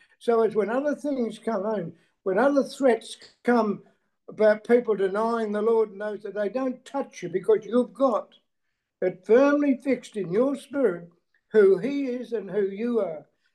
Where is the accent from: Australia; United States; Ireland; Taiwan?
Australia; Western Australia; from Western Australia. I'm still here.